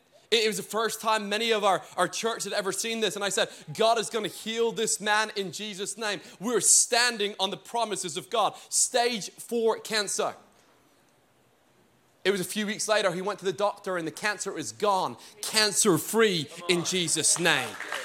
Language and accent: English; Scotland, United Kingdom; now in Texas, United States; But all joking aside, from Scotland, and then we moved to Texas.